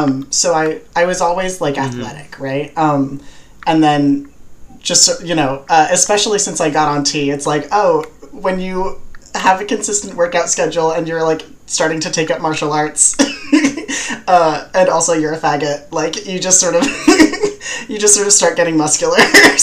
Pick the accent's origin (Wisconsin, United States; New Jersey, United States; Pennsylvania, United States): New Jersey, United States; I grew up in the woods. I grew up in South Jersey. And so, like, I had a lot of access to horse farms.